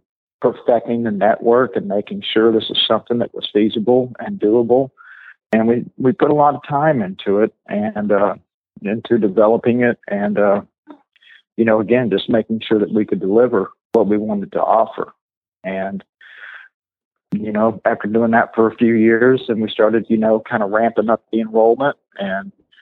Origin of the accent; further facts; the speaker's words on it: Fort Worth, Texas, United States; Well, I grew up around Fort Worth, Texas, and I come from a long line of horse trainers and rodeo athletes